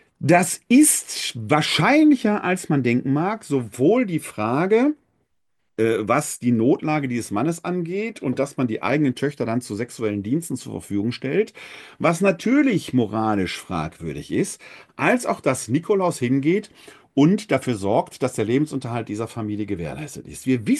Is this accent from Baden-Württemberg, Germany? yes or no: no; Essen, North Rhine-Westphalia, Germany; born there; Ich kann mich erinnern, ich komme gebürtig aus Essen